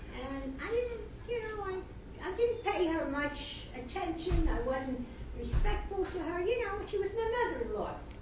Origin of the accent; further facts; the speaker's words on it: Queens, New York, United States; She's from Brooklyn. I'm from Queens.